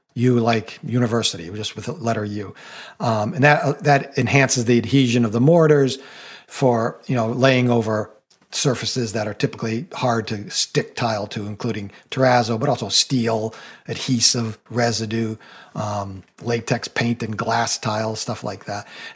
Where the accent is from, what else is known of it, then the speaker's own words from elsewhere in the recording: New England, United States; also born or lived in Coconut Grove, Florida; I'd never seen terrazzo in my life growing up in New England, and I moved to Coconut Grove, Florida many years ago